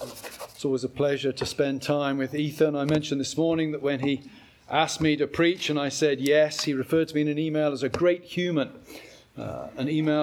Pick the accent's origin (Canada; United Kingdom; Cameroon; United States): United Kingdom; England; Paul has what I find, I guess, as an Englishman, that very attractive trait of not really talking about his inner feelings very, very much.